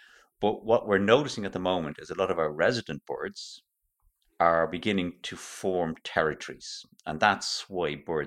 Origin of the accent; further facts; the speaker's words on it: Dublin, Leinster, Ireland; I remember when I was growing up in Finglas